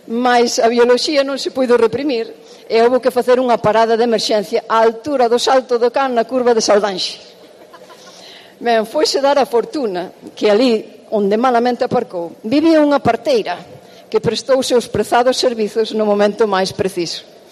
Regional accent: Bretoña, Galicia, Spain; born there; eu nacín en Bretoña, no Concello da Pastoriza, na Terra Chá, nun lugar o que agora lle chaman o rural. Non nacín en Lugo por circunstancias do azar, simplemente.

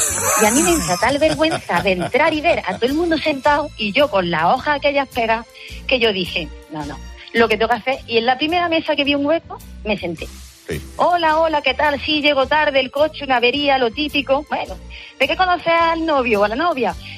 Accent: Spain; yo, que soy muy española

